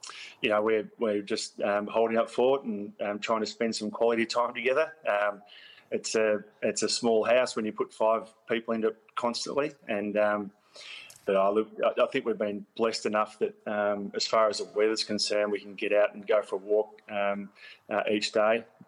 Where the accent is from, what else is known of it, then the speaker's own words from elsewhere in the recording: Daleside, Victoria, Australia; I grew up in Daleside, which was strongly aligned to the Ballarat football region.